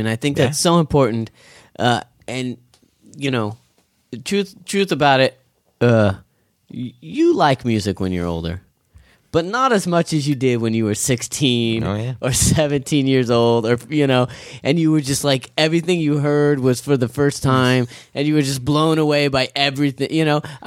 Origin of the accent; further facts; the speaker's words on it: Kingsburg, California, United States; I didn't even know, because I grew up in Kingsburg, and it was always Cutler or Rossi.